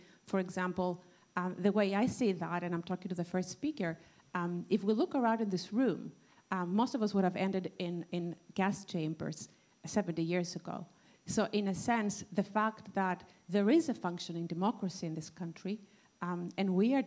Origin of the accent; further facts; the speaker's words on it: Greece; I'm originally from Greece.